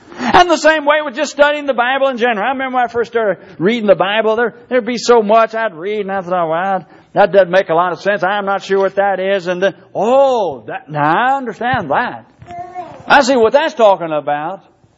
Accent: Louisville, Kentucky, United States; I grew up in Louisville, and we live in the subdivision.

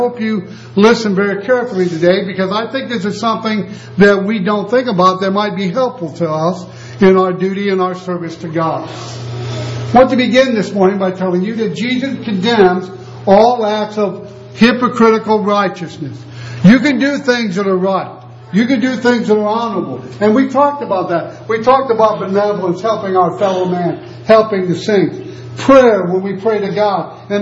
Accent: United States; But I know they're not because I'm an American. They're because I'm a Christian

